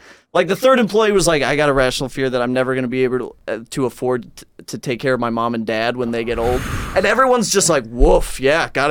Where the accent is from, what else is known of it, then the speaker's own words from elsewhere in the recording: Minnesota, United States; And it made me, because I grew up in Minnesota where the gambling age was 18.